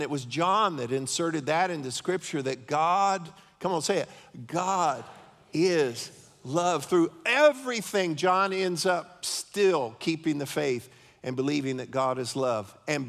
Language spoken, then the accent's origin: English; Leesburg, Florida, United States; I grew up in Leesburg. I went to school in Leesburg.